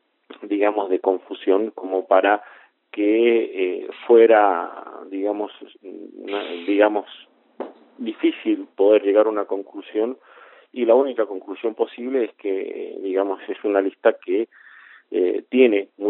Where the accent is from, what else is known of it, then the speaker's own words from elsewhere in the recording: San Rafael, Mendoza, Argentina; los dos somos de San Rafael, de personas que en el medio de San Rafael, un pueblo que tiene 200.000 habitantes